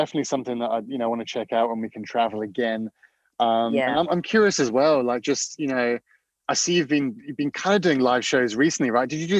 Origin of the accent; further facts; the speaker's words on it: Auckland, New Zealand; born there; I was born in Auckland in New Zealand. But I've only been out of Christchurch for a couple of times. And I don't sound like it